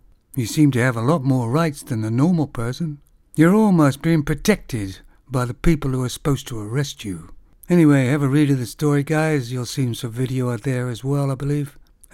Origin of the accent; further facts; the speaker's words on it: Canada; Now, this news item is about my home country, Canada.